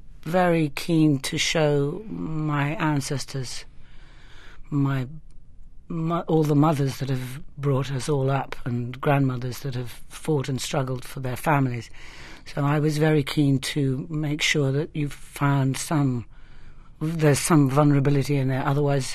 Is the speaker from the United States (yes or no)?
no; England, United Kingdom; because of Senator McCarthy, I was brought up in England.